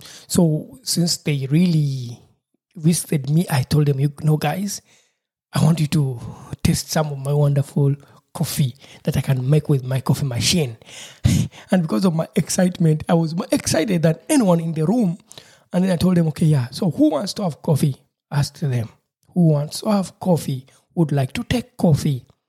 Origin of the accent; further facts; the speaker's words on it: Uganda; when you invite someone from my home country, Uganda, someone, not everyone, not all of them, some people will tell you, please, me, I'd like to have tea